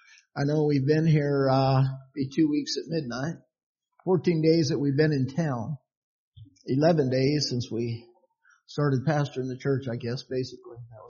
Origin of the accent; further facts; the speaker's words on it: Oklahoma, United States; accent: Oklahoma; That's Oklahoma. So if you hear my accent, just forgive it and just keep listening.